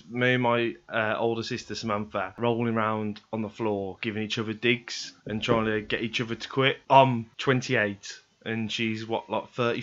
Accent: Small Heath, West Midlands, United Kingdom; It was kind of normal to have big families, because we grew up in Small Heath. So everyone, like, there was big Irish family, big Asian family, big black families.

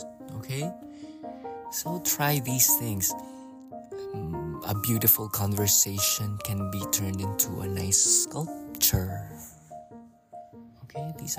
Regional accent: Philippines; now in New York, United States; I left a comfortable situation in my home country to discover what has been stirring up my interest. I've always thought that what would it be like living in New York? So I'm here now. But I used to stay in a prefecture or a province in the islands of the Philippines.

